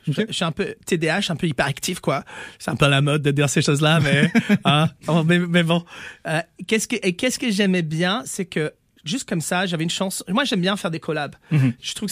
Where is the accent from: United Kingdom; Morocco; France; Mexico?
United Kingdom; Liverpool, North West England; je viens de Liverpool. Donc c'est une ville qui a vraiment une histoire. Tu vois, c'est une ville qui a vraiment le côté minier, les dockers. Ouais. C'est une ville très pauvre. Tu vois, on est tous un peu cassos à Liverpool